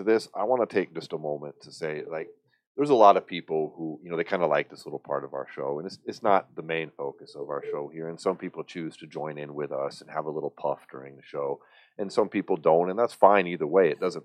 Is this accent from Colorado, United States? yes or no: yes; Colorado, United States; now in Las Vegas, United States; I'm from Colorado originally before I moved out here to Vegas about 12 years ago now, 10 years ago.